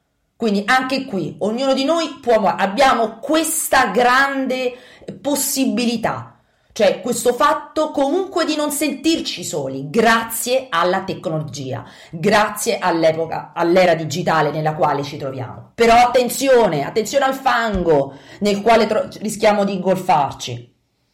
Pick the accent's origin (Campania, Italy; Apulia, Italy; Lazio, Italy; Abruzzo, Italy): Abruzzo, Italy; Tagliacozzo; Mi viene adesso immediatamente alla mente quello che il sindaco del mio paese abruzzese di Tagliacozzo ha proprio scritto nero su bianco